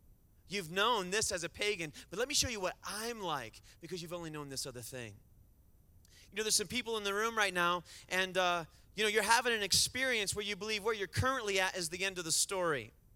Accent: Michigan, United States; now in Texas, United States; And by the way, I'm from Michigan and I talk fast. You haven't figured that out yet. Texas is a little slower.

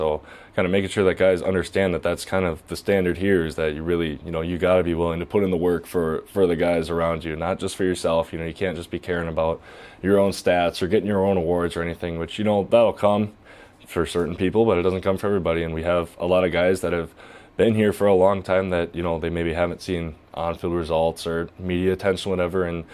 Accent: Bloomer, Wisconsin, United States; which is about 20 minutes south of Bloomer, Wisconsin, which is my hometown.

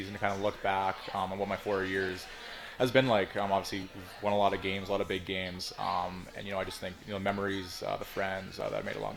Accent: Canada; it was pretty – pretty disappointing as a Canadian.

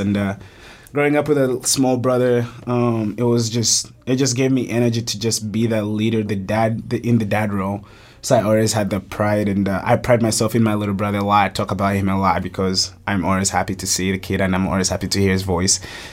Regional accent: Uganda; also born or lived in South Africa; I was born in South Africa, but I grew up in Uganda, East Africa. I grew up going to boarding schools

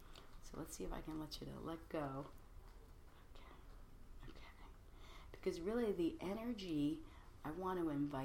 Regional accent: United States; And the interesting thing about this as Americans, right? I'm an American too.

